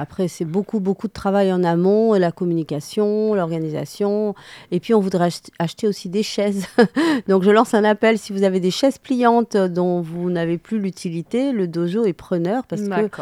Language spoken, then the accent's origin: French; Algeria; born there; moi, j'ai un lien avec le Cambodge, j'ai un lien avec la Sicile, j'ai un lien avec l'Afrique du Nord parce que je suis née en Algérie.